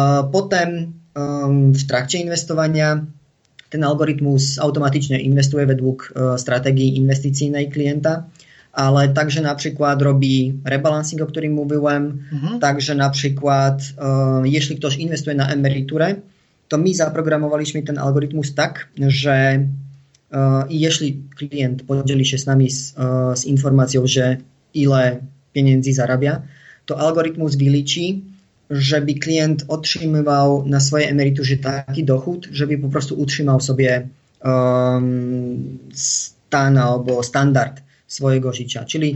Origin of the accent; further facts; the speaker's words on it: Slovakia; Polish is a second language; Jako u nas na Słowacji mówi się, że nie daj wszystkich jajek do jednego koszyka. Myślę, że w Polsce to jest nie wieszaj wszystkiego na jedną szalę.